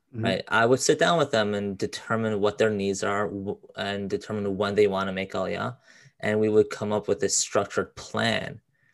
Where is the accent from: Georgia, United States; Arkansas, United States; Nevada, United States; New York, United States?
New York, United States; Queens; Yes, I am from Queens, New York. I've been living in New York since I was born.